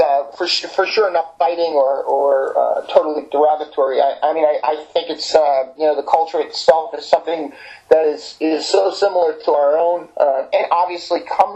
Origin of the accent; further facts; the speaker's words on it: New Jersey, United States; if you don't know, we are slower cousins from New Jersey, so how about a little respect?